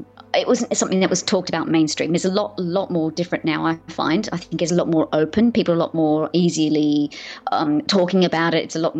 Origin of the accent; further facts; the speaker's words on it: Sydney, New South Wales, Australia; my sister and I, growing up in Sydney in Australia